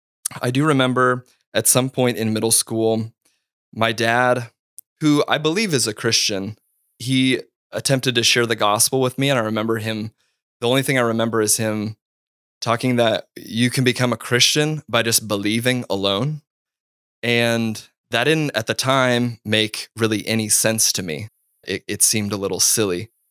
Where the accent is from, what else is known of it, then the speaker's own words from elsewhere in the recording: Grand Island, Nebraska, United States; born there; I was born in Grand Island, Nebraska in 1988, really born into a nominally Christian family. I have two older brothers